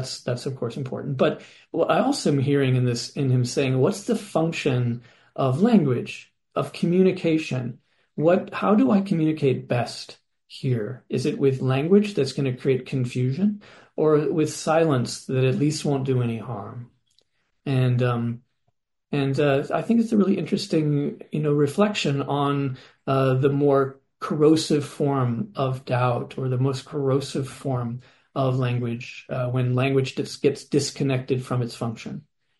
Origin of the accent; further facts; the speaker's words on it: Petaluma, California, United States; Because being from California, I grew up in Petaluma, and which was actually at that time a fairly traditional town